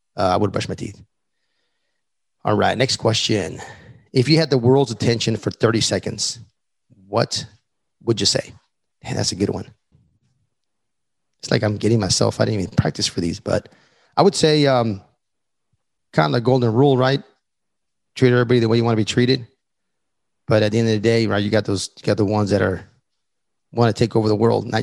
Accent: Texas, United States; I'm from Texas, the stuff that I know, like just the Texas history

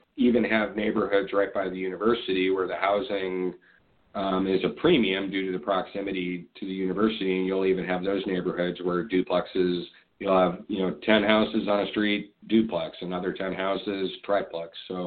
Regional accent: Tempe, Arizona, United States; also born or lived in Illinois; now in Tucson, United States; I was actually originally from Illinois, and then my parents moved me against my will at 9 years old to Tempe, Arizona. And I lived in the, you know, Tempe, Phoenix, you know, metro area for close to, I think it was about 15 years.

